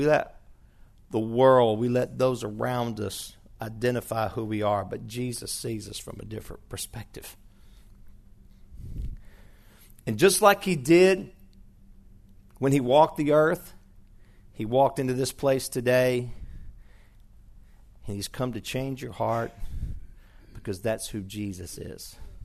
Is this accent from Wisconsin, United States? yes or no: no; Shreveport, Louisiana, United States; I remember one day I was in Dallas, Texas. I was born and raised in Shreveport.